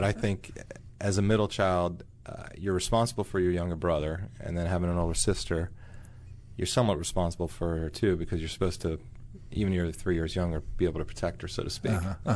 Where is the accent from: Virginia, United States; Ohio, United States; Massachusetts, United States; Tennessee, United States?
Virginia, United States; Roanoke; I grew up in Roanoke, Virginia, and he was a doctor there